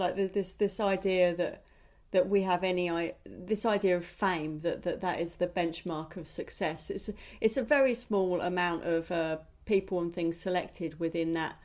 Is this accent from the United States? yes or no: no; United Kingdom; because, you know, I'm a British person talking to an American person.